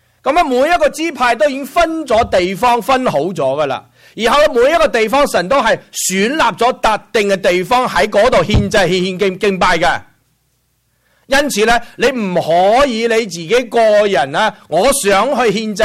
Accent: China; 我哋中国人喺嗰度咧，随便就解决咗咧

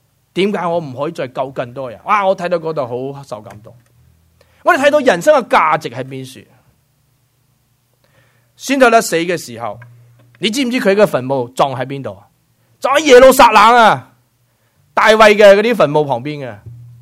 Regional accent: China; 所以我哋中国人都继承呢啲咁嘅传统，我哋好鍾意红色嘅嘢黐喺门框上

